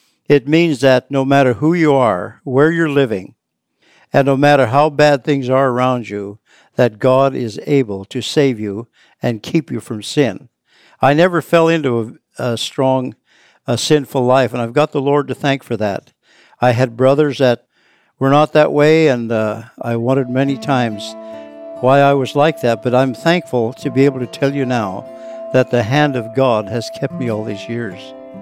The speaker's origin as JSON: {"language": "English", "town": "Cordova", "region": "Alaska", "country": "United States", "tie": "born there", "said": "I was born in Cordova, Alaska. Actually, I've been called a hamburger Aleut."}